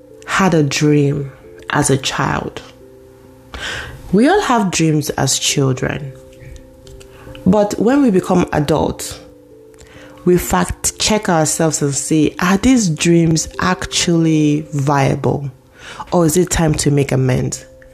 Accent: Nigeria; I'm Nigerian.

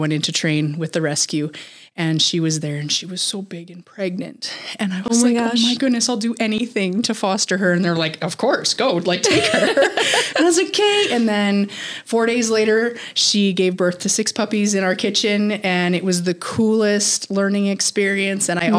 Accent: Calgary, Alberta, Canada; now in Cochrane, Canada; I am from Calgary. We are now in Cochrane.

